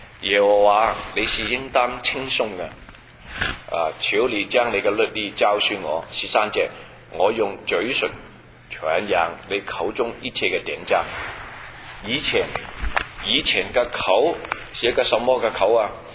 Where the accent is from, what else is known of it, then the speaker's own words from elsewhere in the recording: China; 希腊人是包括我们中国人，中国人也是一样